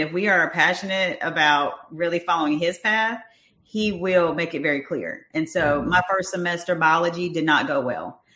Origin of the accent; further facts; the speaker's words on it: Hickory, North Carolina, United States; But the background for me is I grew up in Hickory, North Carolina. So I'm a country girl at heart.